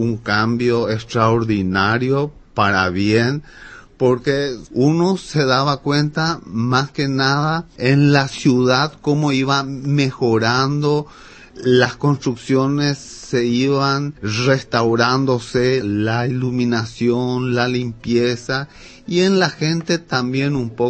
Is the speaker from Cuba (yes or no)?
no; Paraguay; born there; Yo nací ya acá en el Paraguay en mayo del año 48.